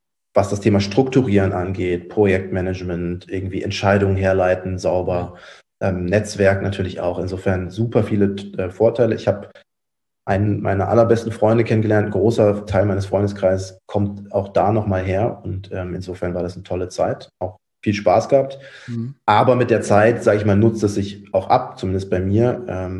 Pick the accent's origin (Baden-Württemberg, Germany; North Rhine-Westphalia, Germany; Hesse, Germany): North Rhine-Westphalia, Germany; Cologne; bin tatsächlich in Köln geboren, aufgewachsen. Meine Eltern sind dann nach dem Studium irgendwann Richtung Köln. Und ich bin in Köln aufgewachsen, in Köln-Borz, also rechtsrheinisch schön